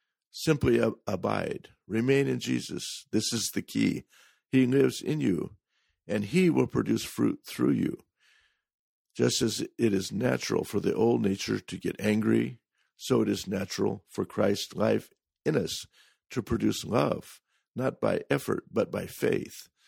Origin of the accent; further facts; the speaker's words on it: Oregon, United States; now in Japan; They are unusual in Japan, but grow wild in my home state of Oregon.